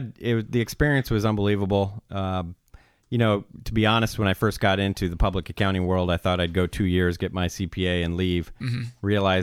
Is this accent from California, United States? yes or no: yes; San Diego, California, United States; also born or lived in Iowa, United States; but pretty much grew up in the San Diego area.